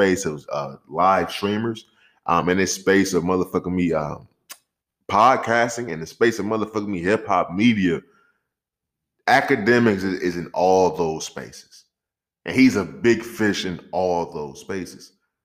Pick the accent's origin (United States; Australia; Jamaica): Jamaica; I'm be honest with you, beefing with a gay dude is crazy. Especially as a Jamaican. A Jamaican beefing with a gay dude is crazy.